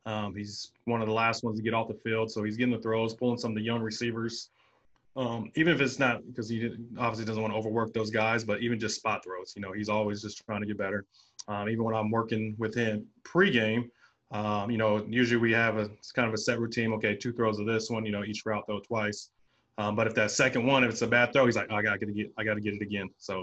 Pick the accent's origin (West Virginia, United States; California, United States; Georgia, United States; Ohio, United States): California, United States; San Diego; I've watched Phillip for a long time, me growing up in San Diego. So I've always followed the Chargers, you know, even before I came here.